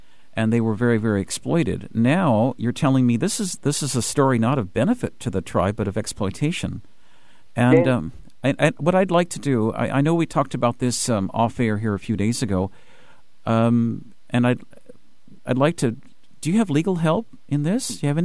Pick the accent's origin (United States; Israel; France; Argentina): United States; Washington; I grew up in Washington State, and I'm familiar with the reservations out here.